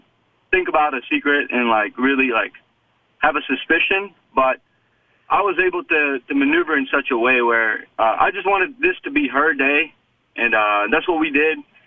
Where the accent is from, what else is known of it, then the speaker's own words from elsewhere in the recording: Memphis, Tennessee, United States; because I'm from Memphis, man. I love my city